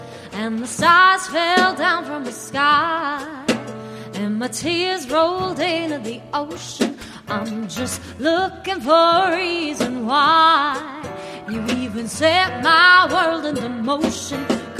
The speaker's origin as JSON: {"language": "English", "town": "Boston", "region": "Massachusetts", "country": "United States", "said": "I'm from Boston."}